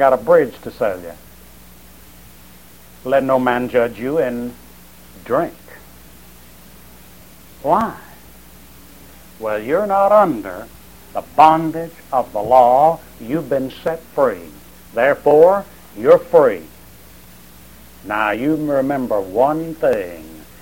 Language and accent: English; Elba, Alabama, United States; when I was a young person, I was raised up in Coffee County, Alabama, Elba, Alabama.